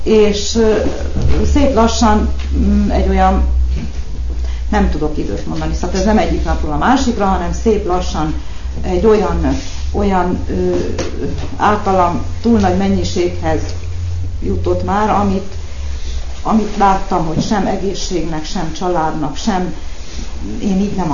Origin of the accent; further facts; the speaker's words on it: Érd, Pest, Hungary; Érdről jöttünk